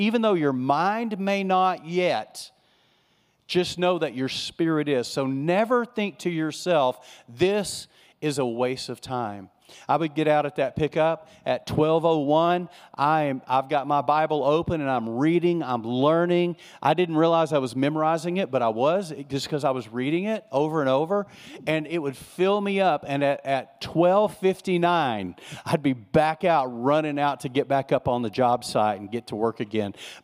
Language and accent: English; Texas, United States; I grew up in West Texas. There wasn't any waves to ride in West Texas. There were no oceans.